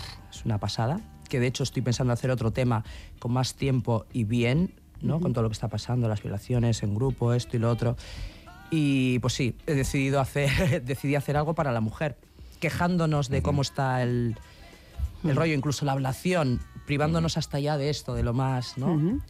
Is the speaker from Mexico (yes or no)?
no; Basque Country, Spain; Sí, somos muy vascos, y no pasa nada, a mí me encanta. Entonces yo, como soy así también muy vasco-africana y cabezota